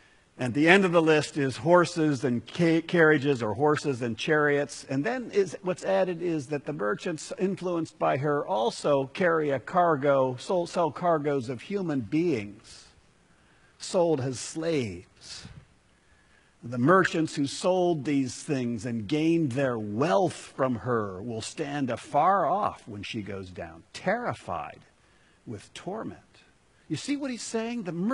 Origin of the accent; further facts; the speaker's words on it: United States; I just want to point out that Americans, and I'm including American Christians, we tend to have kind of a selective discernment in this area.